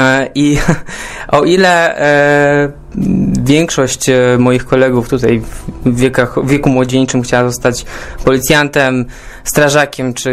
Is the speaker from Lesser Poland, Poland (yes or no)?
yes; Kraków, Lesser Poland, Poland; now in Warsaw, Poland; Wiązało się z przeprowadzką do Warszawy, ponieważ jestem z Krakowa, w Warszawie tak naprawdę nie znałem nikogo, przeprowadziłem się zupełnie sam.